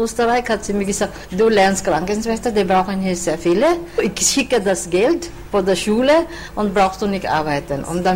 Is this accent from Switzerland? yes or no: no; Philippines; now in Vienna, Austria; ich bin aus den Philippinen und ich suche einen Job.